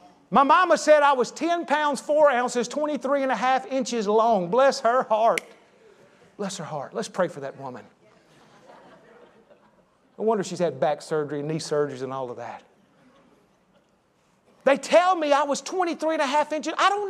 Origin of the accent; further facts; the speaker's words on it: Bogalusa, Louisiana, United States; born there; they tell me that I was born in Bogalusa, Louisiana, June the 7th, 1985, Bogalusa Medical Hospital.